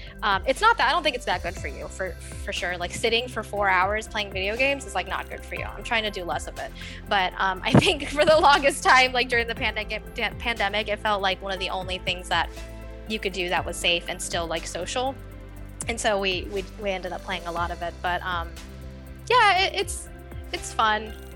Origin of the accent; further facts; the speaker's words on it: Greensboro, North Carolina, United States; And we grew up in Greensboro, which is a larger city, so it's a little bit more diverse.